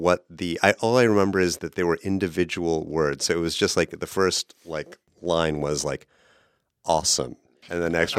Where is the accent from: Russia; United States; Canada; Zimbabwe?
United States; Chicago, Illinois; You know, because you know, I grew up in Chicago. There's a super cult of Abraham Lincoln in the state of Illinois public education system.